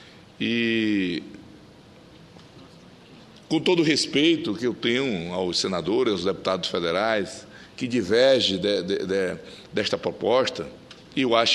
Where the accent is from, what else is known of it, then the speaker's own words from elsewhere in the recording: Acre, Brazil; Tenho 50 anos que vivo lá no Acre, desde que nasci que vivo lá no Acre.